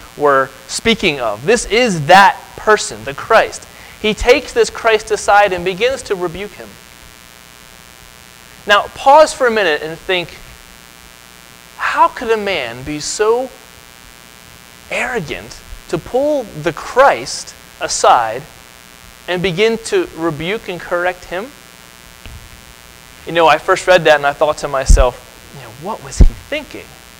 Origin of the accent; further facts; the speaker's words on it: Dillsburg, Pennsylvania, United States; And my wife and I, we are from York, Pennsylvania. I'm from a little town of Dillsburg.